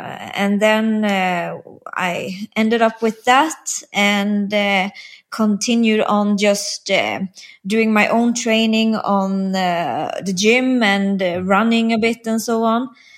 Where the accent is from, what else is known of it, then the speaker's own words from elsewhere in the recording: Karlstad, Värmland, Sweden; English is a second language; it was when they arranged a swim run here in my hometown in Karlstam